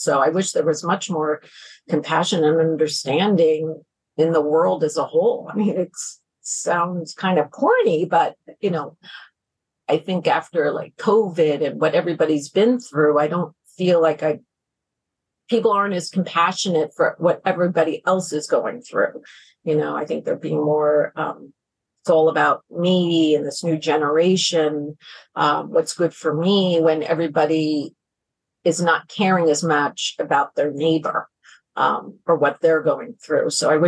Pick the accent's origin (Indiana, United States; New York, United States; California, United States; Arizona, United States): New York, United States; now in Boston, United States; growing up in New York, I was a Jets fan, a Yankee fan, a Rangers fan.